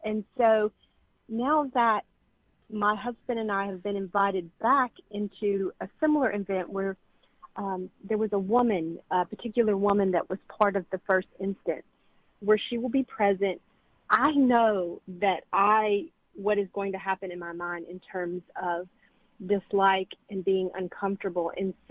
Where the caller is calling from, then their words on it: Arkansas, United States; Arkansas, yes.